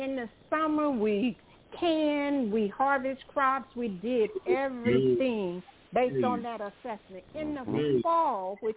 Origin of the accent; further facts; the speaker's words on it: North Carolina, United States; I grew up in Western North Carolina. Western North Carolina is 2,200 feet above sea level.